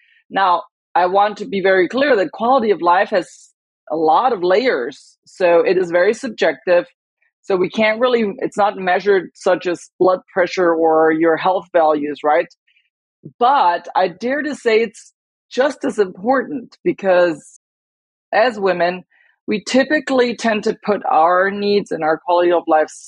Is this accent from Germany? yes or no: yes; Germany; now in United States; I was born and raised in Germany, which it's inherently more movement based. When I came to the States, I joined the Air Force.